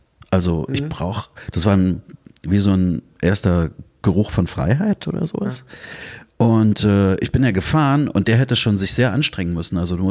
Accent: Dresden, Saxony, Germany; bin in Dresden groß geworden, das ist meine Heimatstadt.

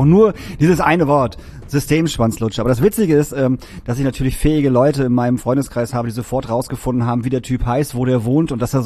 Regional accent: Emsdetten, North Rhine-Westphalia, Germany; born there; wir haben erst in Emsdetten gewohnt, meine Eltern und ich, und sind dann irgendwann nach Emsbüren gezogen.

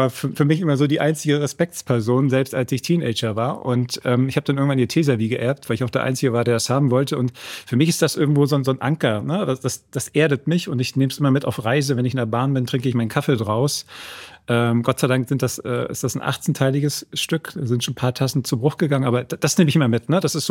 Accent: Northern Germany, Germany; Ich bin Norddeutscher

